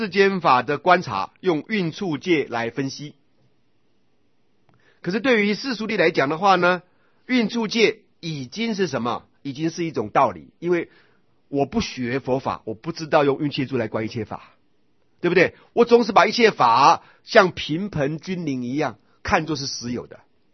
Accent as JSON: {"language": "Chinese", "country": "Taiwan", "said": "他们一听我讲普通话就确定我是台湾人"}